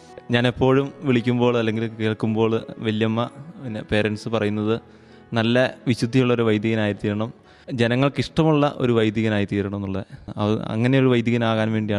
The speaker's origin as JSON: {"language": "Malayalam", "town": "Pala", "region": "Kerala", "country": "India", "said": "ഞാൻ വരുന്നത് പാലാ രൂപതയിൽ നിന്നാണ്. പാലാ രൂപതയിലെ ഒരു ചെറിയ ഇടവകയായ നമ്പ്യാകുളം ഇടവകയിൽ നിന്ന്."}